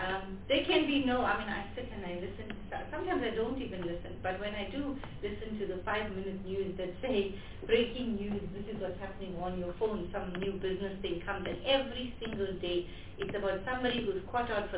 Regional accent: South Africa; and to ensure that we're proud as a South African of what we've produced.

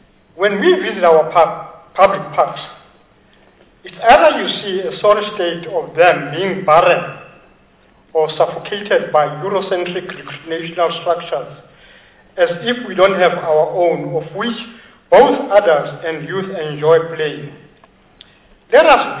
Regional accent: Kagiso, Gauteng, South Africa; from Kagiso in Mogale City, next to the cradle of humankind

